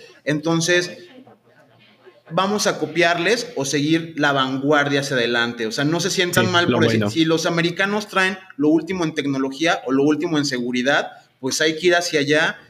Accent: Mexico; No es sentirte menos como mexicanos

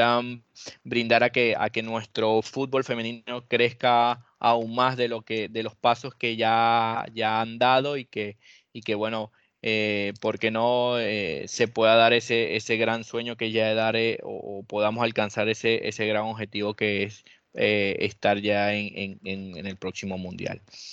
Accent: Venezuela; nos va a dar mucho orgullo a nosotros, primeramente como venezolanos

